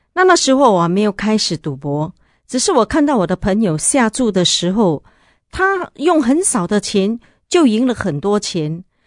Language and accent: Chinese; Singapore; 我是从新加坡来的。我从小的时候呢，生长在一个不是很富有的家庭。